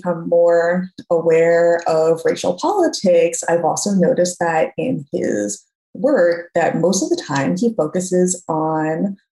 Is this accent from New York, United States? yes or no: yes; New York City, New York, United States; And I grew up in New York City. I'm from there.